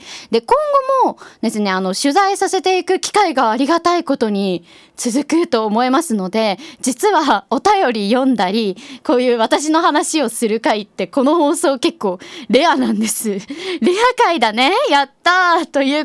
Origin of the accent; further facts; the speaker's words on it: Gifu, Japan; born there; 私岐阜県生まれで、しかも1月生まれ、冬生まれなんですけど